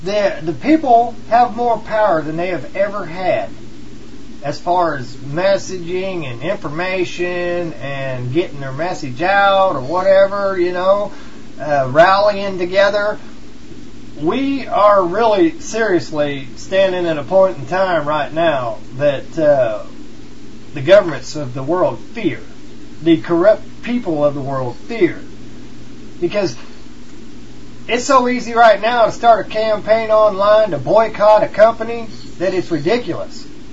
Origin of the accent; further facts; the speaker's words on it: United States; America needed a slap in the face. I'm American. We needed a slap in the face.